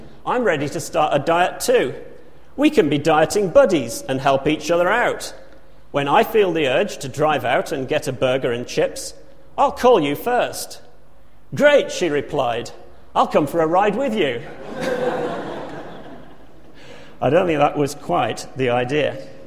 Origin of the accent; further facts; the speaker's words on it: Wolverhampton, West Midlands, United Kingdom; moved away; As you know, I'm from Wolverhampton. It's a wonderful place, and it's so wonderful I haven't actually lived there for 30 years.